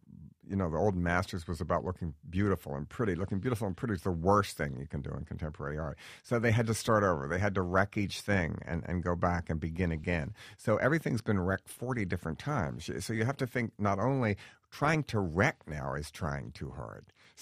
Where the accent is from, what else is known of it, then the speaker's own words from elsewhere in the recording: Baltimore, Maryland, United States; Growing up in Baltimore, which had great racially tense, I mean, Governor Wallace ran for the primary there, and the riots in the 60s, the whole city burned down.